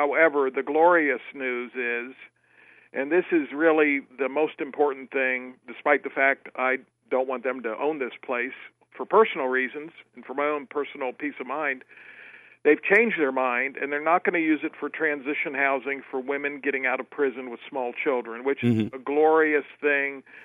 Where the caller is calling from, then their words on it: Marysville, Ohio, United States; Not too bad. I'm calling from Marysville, Ohio.